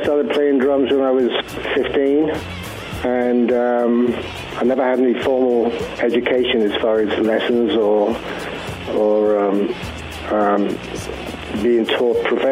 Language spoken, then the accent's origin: English; Cardiff, Wales, United Kingdom; in the biggest band that came out of Cardiff, Wales, my hometown, when I was 15 years old.